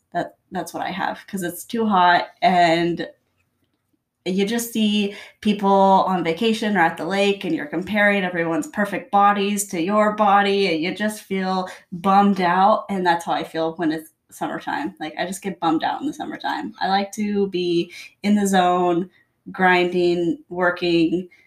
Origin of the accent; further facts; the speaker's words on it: Port Angeles, Washington, United States; So we are from Port Angeles, which is near, I say it's like near Forks when it's like this